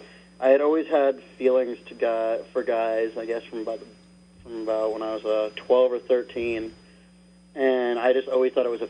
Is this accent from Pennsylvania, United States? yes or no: no; California, United States; I grew up in Antelope Valley. It's about an hour and a half, slightly northeast of L.A.